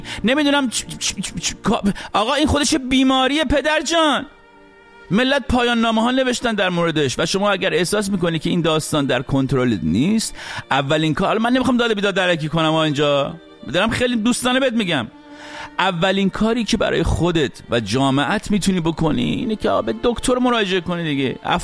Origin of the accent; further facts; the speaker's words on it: Iran; بنده به عنوان یک ایرانی